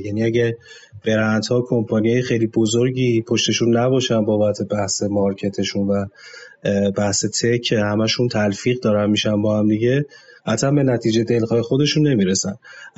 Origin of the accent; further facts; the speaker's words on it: Iran; ما به عنوان یک ایرانی وقتی داریم از این فضا استفاده میکنیم